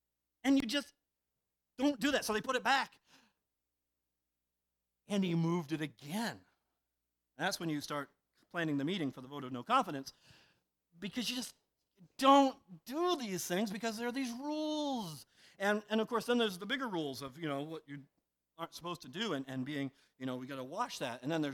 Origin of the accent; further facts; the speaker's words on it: Maine, United States; I grew up here in the New England church. I sometimes say I grew up at Bean's Corner, but in southern Maine.